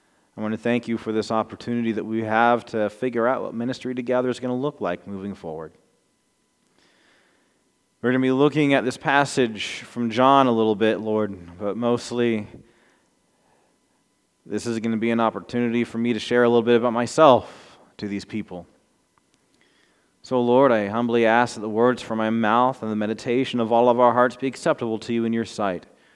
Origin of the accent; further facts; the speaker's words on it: Anderson, Indiana, United States; I grew up in Anderson, Indiana. My home church is Anderson First UMC.